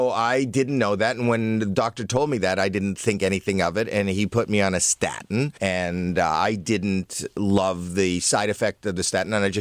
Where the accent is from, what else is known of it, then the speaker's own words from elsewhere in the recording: Toronto, Ontario, Canada; I'm from Toronto, but I spend a lot of time in Montreal.